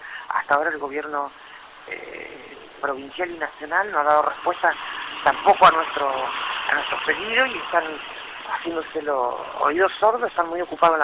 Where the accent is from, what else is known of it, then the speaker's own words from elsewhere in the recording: La Matanza, Buenos Aires Province, Argentina; Nosotras somos de la Matanza, de la Ferrería.